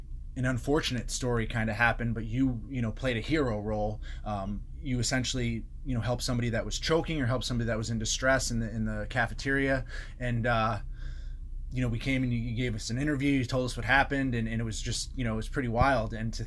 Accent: East Coast, United States; I'm from the East Coast, went to school on the East Coast

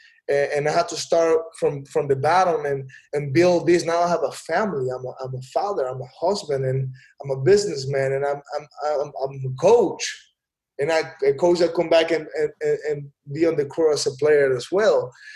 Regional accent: Caracas, Capital District, Venezuela; English is a second language; now in United States; I'm a kid from Caracas, grew up in tough neighborhoods back home.

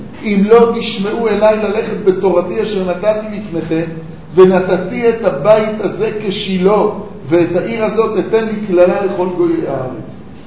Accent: Tel Aviv, Tel Aviv District, Israel; אנחנו גדלנו בתל אביב

